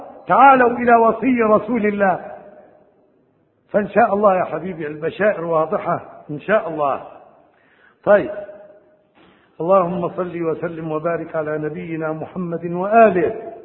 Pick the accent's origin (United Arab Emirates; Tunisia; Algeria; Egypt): Egypt; أقول لك واحد فصل بدلة جديدة عندنا في مصر وجيه يصلي